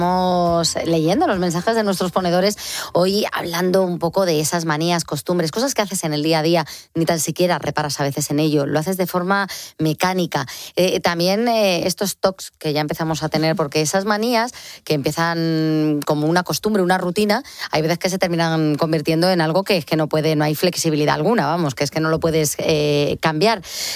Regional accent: Canary Islands, Spain; gracias a que soy de Gran Canaria tengo mar por todos lados

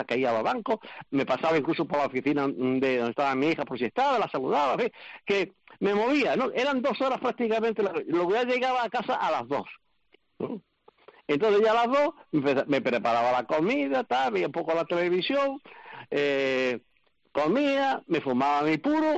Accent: Úbeda, Andalusia, Spain; born there; Yo no soy gaditano. Yo nací en un pueblo de la provincia de Jaén, un pueblo muy bonito, patrimonio de la humanidad, que es Úbeda.

